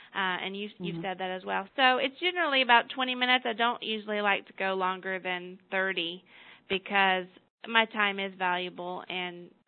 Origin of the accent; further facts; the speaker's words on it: Baton Rouge, Louisiana, United States; I'm from Louisiana originally, Baton Rouge, and I'm an LSU alumni.